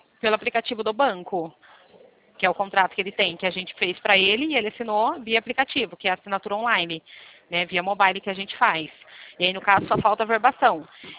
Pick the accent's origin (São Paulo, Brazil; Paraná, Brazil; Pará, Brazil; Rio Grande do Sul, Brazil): São Paulo, Brazil; Limeira; Eu sou aqui da cidade de Limeira, interior de São Paulo.